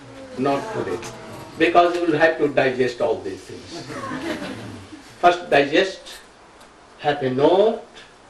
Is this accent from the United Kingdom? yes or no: no; India; I came from India.